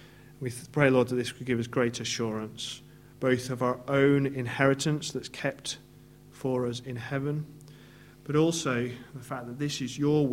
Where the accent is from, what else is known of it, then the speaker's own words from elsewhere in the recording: England, United Kingdom; as English people, we like to, you know, you're not allowed to use the same word in the sentence.